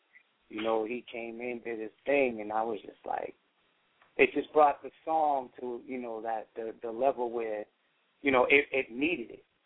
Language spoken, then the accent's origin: English; Boston, Massachusetts, United States; I'm from Boston, so all